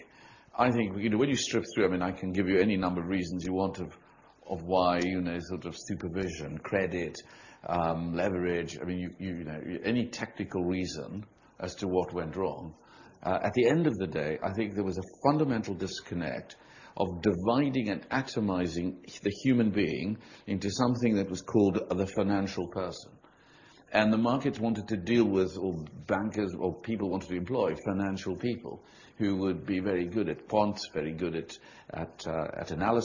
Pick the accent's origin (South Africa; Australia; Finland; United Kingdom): South Africa; I grew up in South Africa in the dark days.